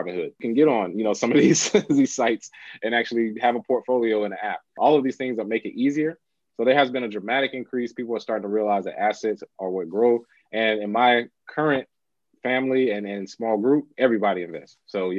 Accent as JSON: {"language": "English", "town": "Charlotte", "region": "North Carolina", "country": "United States", "tie": "born or raised there", "said": "Well, in my hometown of Charlotte, my mom actually runs Innovative Learning."}